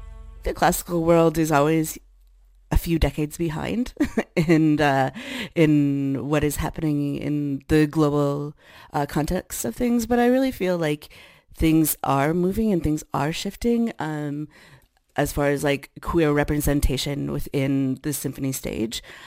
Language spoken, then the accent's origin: English; La Crête, Alberta, Canada; now in Toronto, Canada; I am a half-Cree, half-Mennonite cellist and composer. I'm originally from Treaty 8, Northern Alberta, North Tall Cree Reserve on my dad's side, Buffalo Head Hills, Lacrete, Alberta on my mom's side.